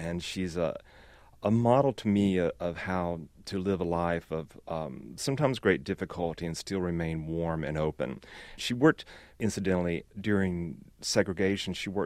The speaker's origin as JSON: {"language": "English", "region": "Alabama", "country": "United States", "said": "I'm from Alabama, and about a year and a half ago, I started traveling around the state looking for the oldest living Alabamians"}